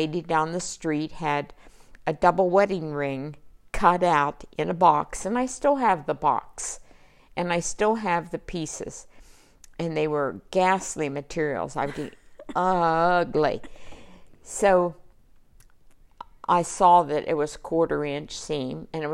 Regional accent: Williamstown, West Virginia, United States; also born or lived in Lowell, Ohio; I grew up in Williamstown, West Virginia, and I have lived here most of my adult life.

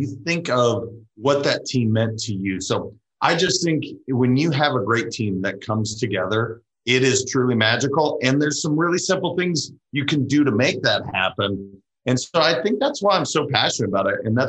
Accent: Montana, United States; also born or lived in Madison, Wisconsin; I was raised in Montana, but I was actually born in Madison, Wisconsin.

